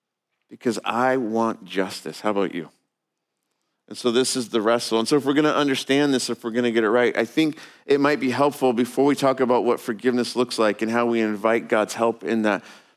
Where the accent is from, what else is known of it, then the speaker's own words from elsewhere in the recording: Los Angeles, California, United States; You know, I'm an American and I have my rights. And I grew up driving the streets of LA.